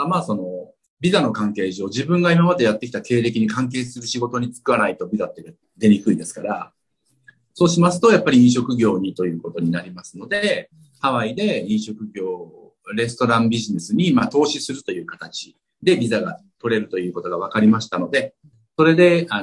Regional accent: Tokyo, Japan; 自分も東京で生まれて、その、すごく狭いエリアの中で生活をずっとしてきましたので、

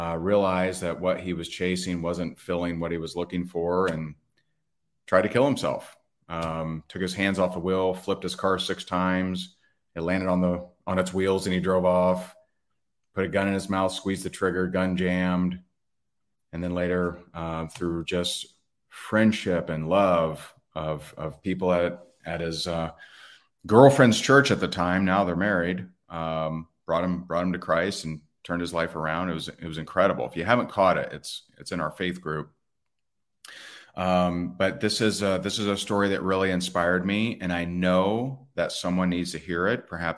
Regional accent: Indiana, United States; And, you know, I'm from Indiana, and he knows that.

